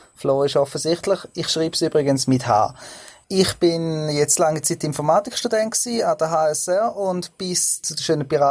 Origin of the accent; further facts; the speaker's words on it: Zug, Switzerland; Ich komme aus dem Kanton Zug